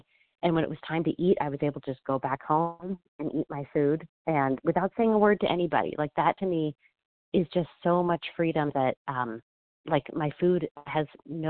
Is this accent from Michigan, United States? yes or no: no; Colorado, United States; I am from Colorado.